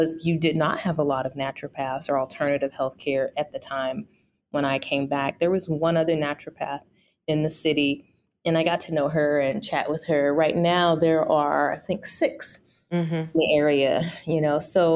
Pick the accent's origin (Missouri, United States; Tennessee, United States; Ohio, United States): Missouri, United States; St. Louis; I am born and raised in St. Louis. Mm-hmm. So I've been able to kind of go away and come back and go away and come back a few times and see the improvements.